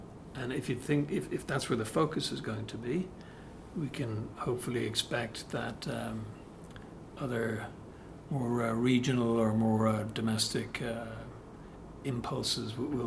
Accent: Ireland; So, as an Irishman, okay, I'm from Ireland, and if I think back to when I was growing up, we had the Irish punt

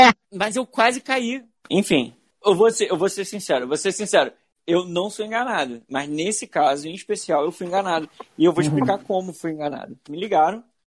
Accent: Brazil; Porque eu sou esperto, sou brasileiro.

